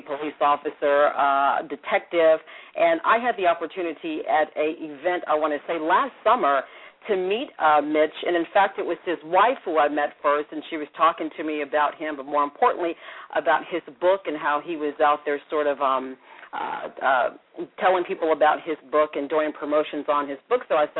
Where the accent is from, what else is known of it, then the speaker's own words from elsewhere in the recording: Washington, District of Columbia, United States; So if you're a true Washingtonian like I am